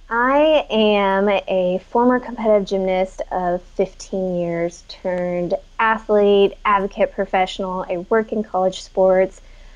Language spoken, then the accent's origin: English; El Dorado Hills, California, United States; now in Folsom, United States; I grew up in El Dorado Hills, kind of the outskirts.